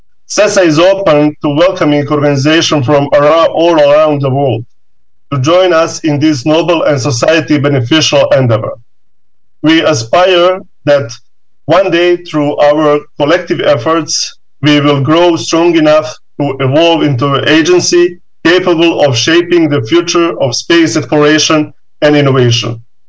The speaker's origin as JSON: {"language": "English", "country": "Bosnia & Herzegovina", "second_language": "English", "said": "and I am from Bosnia and Herzegovina."}